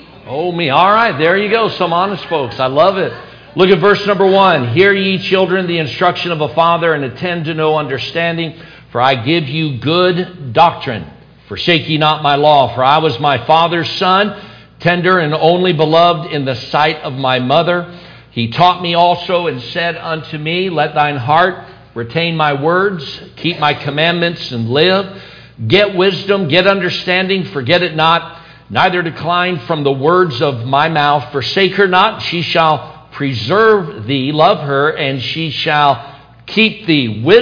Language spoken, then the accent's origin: English; Anderson, Indiana, United States; born there; my mom I was born in Anderson, Indiana, and that's where my mom grew up